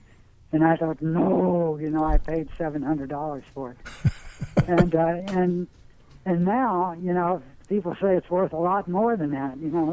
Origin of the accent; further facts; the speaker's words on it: Kentucky, United States; And even though I'm from Kentucky, I didn't know about